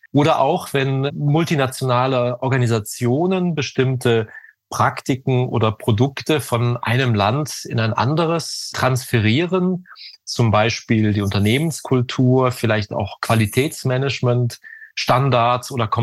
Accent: Germany; als Deutscher

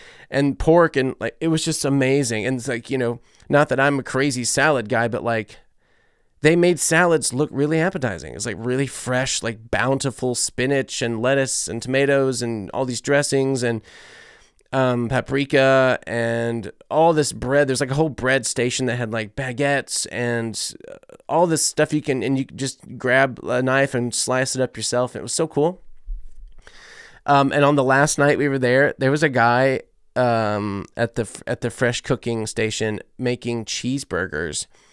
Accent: United States; I love it. I'm American through and through.

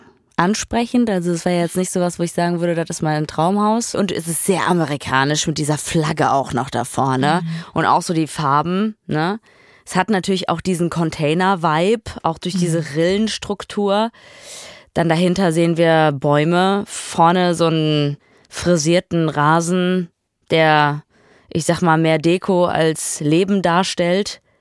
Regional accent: North Rhine-Westphalia, Germany; ich komme aus dem Ruhrpott, ne?

